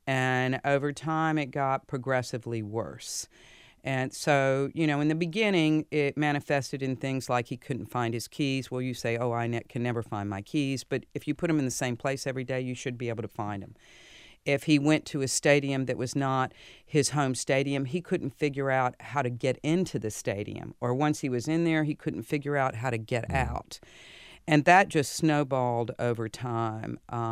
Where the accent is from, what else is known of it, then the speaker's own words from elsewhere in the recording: the South, United States; It's about growing up in the South in a football family from a girl's perspective